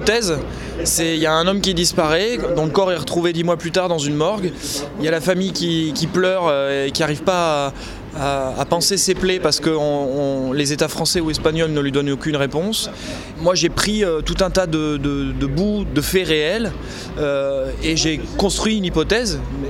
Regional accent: France; Moi je suis français donc ça me concerne

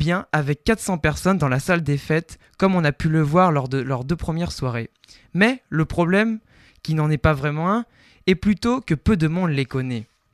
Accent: Bordeaux, Nouvelle-Aquitaine, France; Je repars sur Bordeaux, ma région natale.

